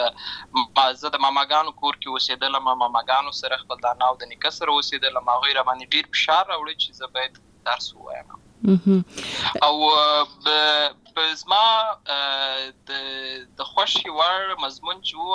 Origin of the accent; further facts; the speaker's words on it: Lashkar Gah, Helmand, Afghanistan; زه په هلمند ولایت لشکرګاه کې پیدا شوی یم اما د لوی سوی یم او عملته مې ښوونځی لسته ده